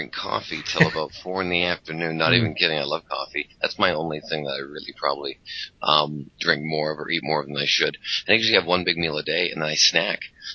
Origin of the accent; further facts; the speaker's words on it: Vancouver, British Columbia, Canada; I was doing an outdoor show at a mall in my hometown of Vancouver, Canada.